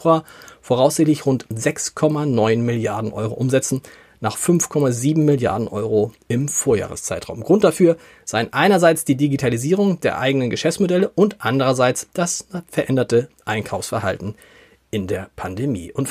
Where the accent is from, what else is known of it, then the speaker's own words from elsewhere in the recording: Harburg, Hamburg, Germany; Ich bin in Harburg aufgewachsen